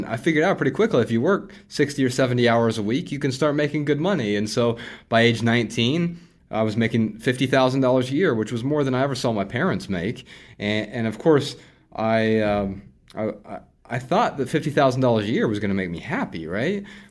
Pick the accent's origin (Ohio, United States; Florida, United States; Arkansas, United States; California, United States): Ohio, United States; Dayton; I grew up really poor in Dayton, Ohio, on food stamps and welfare, government assistance, you know, WIC programs